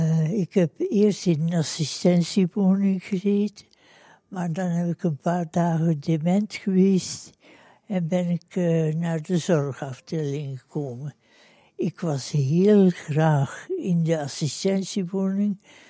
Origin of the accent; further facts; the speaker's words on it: Kempen, Belgium; Ik ben uit de Kempen.